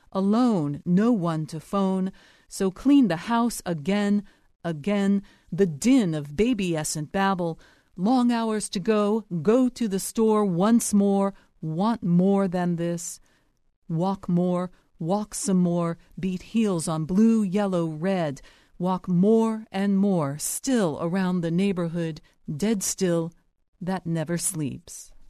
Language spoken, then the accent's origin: English; Columbus, Ohio, United States; I'm from Columbus